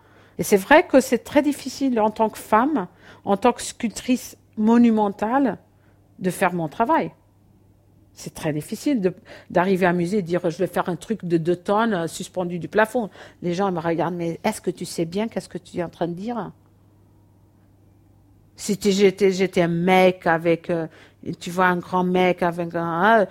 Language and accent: French; Portugal; moi, je suis portugaise. Je ne suis pas d'un grand pays. Je ne suis pas riche.